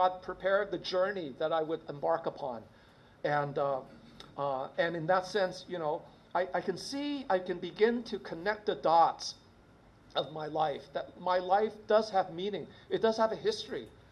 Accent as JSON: {"language": "English", "country": "Hong Kong", "tie": "born or raised there", "said": "I was born in 1960 in Hong Kong. You know, as I look back, you know, I was brought up in a Baptist mission school, and I wasn't a Christian then."}